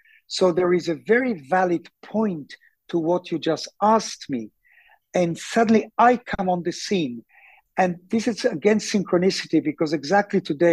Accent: Tel Aviv, Tel Aviv District, Israel; born there; English is a second language; I was born in Tel Aviv. By the way, I come from … if you didn't know that.

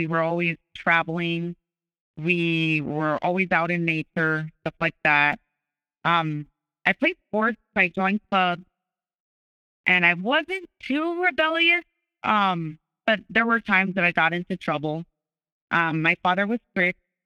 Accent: Arizona, United States; I grew up in Southern Arizona. I was extremely lucky to grow up in a two-parent household.

